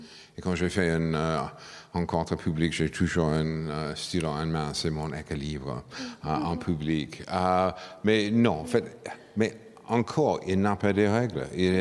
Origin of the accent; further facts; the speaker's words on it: United States; French is a second language; je suis un Américain né au milieu de la guerre froide, voire de l'autre côté.